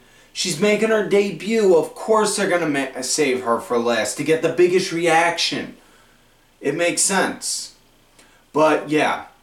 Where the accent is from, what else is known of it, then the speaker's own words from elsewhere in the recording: Philadelphia, Pennsylvania, United States; What do you expect? Two brothers growing up in Philadelphia, right? City of brotherly love.